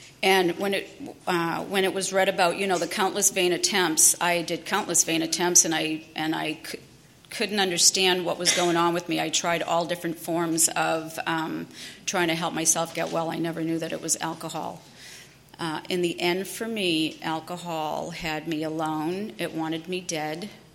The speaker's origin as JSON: {"language": "English", "region": "Massachusetts", "country": "United States", "said": "I'm from Massachusetts, and it was just what everybody else did."}